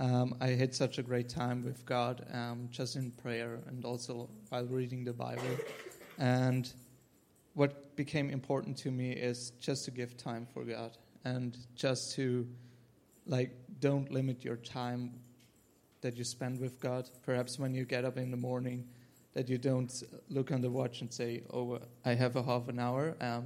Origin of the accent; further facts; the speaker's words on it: Switzerland; I'm from Switzerland